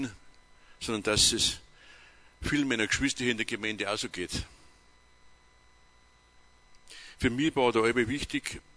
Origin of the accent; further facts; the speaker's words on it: Bad Aibling, Bavaria, Germany; von der Stadt Bad Aibling, das ist meine Heimatstadt